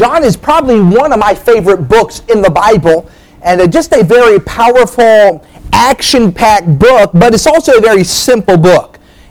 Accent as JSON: {"language": "English", "region": "New Hampshire", "country": "United States", "tie": "born or raised there", "said": "As I think about Alabama, I grew up in New Hampshire."}